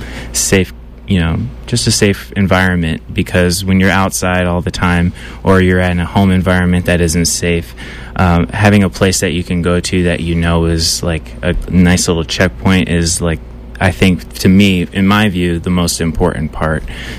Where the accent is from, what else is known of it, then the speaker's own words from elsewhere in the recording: Illinois, United States; moved away as an adult; now in California, United States; I'm originally from Illinois. I spent most of my time in Illinois, in Southern Illinois. I studied at Southern Illinois University, and I just made a move out to California because I was ready for a change like a couple years ago